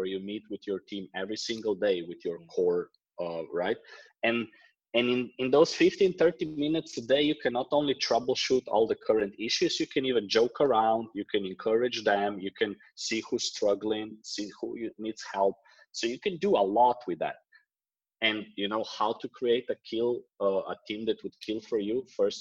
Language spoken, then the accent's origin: English; Slovenia; moved away as an adult; also born or lived in London; I'm from Slovenia. I'm from Slovenia. I moved out when I was, I don't know, 22 after university or 23, did a year in London, 2 years around the world